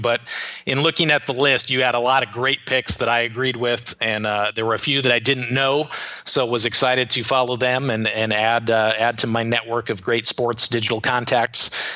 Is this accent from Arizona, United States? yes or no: yes; Phoenix, Arizona, United States; I grew up here in Phoenix, so it was at the Suns' original home, the Veterans Memorial Coliseum, or the Madhouse on McDowell was the nickname.